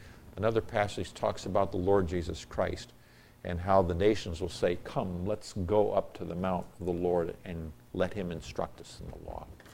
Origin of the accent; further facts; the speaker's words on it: Nigeria; I grew up in Nigeria, West Africa. My parents are missionaries there for a number of years.